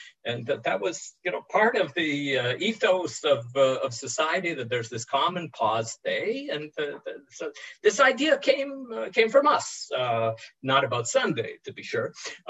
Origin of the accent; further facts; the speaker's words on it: Toronto, Ontario, Canada; This idea that I grew up with in Toronto, the idea of a common day of pause